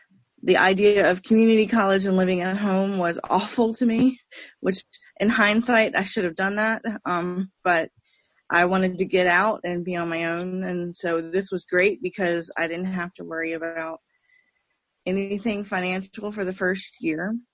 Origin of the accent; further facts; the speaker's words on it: Richmond, Virginia, United States; I'm from Richmond originally.